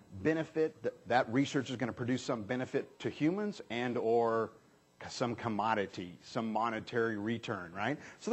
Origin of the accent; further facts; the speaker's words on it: New Mexico, United States; Even when I was a young kid, growing up in New Mexico, I would catch almost anything that moved.